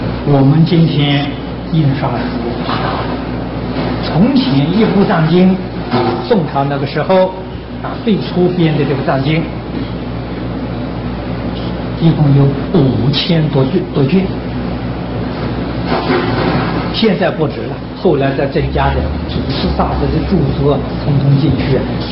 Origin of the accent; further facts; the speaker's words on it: Anhui, China; 我的故乡是安徽，我家乡有个寺庙，在当地是很有名的